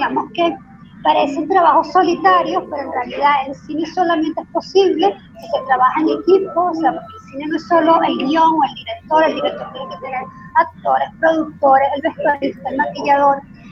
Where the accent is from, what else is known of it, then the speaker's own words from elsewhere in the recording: Venezuela; yo como venezolana en la cultura